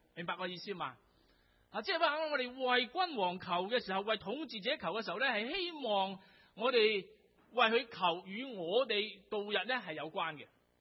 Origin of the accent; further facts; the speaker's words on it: Hong Kong; 当今日嚟到选出特首嘅时候，我哋香港人就要收拾心情